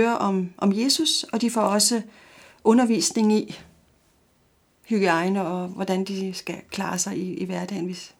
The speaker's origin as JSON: {"language": "Danish", "region": "Capital Region of Denmark", "country": "Denmark", "lives_now": "Copenhagen, Denmark", "said": "Jeg bor her i København. Jeg kommer fra Nordsjælland."}